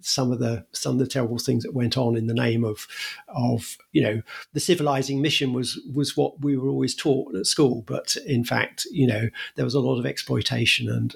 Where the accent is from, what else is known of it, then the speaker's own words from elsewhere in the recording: United Kingdom; I was brought up in Britain.